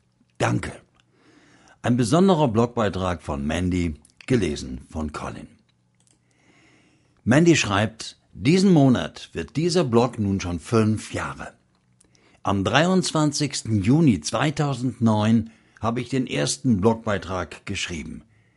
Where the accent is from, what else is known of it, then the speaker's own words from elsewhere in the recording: Dresden, Saxony, Germany; Ich bin in Dresden aufgewachsen, bin so ziemlich an meinem 13. Geburtstag daheim abgehauen